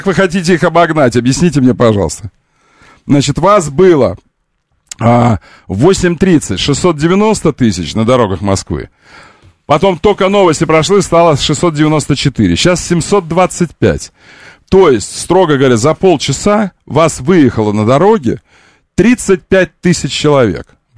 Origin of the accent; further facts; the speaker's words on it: Ukraine; Я украинец. Я украинец.